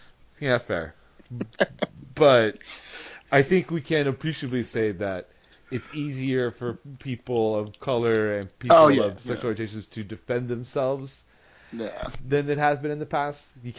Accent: Houston, Texas, United States; It's 30 miles outside of Houston. We're both from Houston.

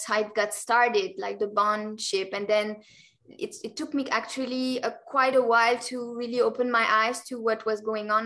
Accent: Belgium; So I grew up in Belgium, in a small town, and I'm back there actually, living there for a few years now.

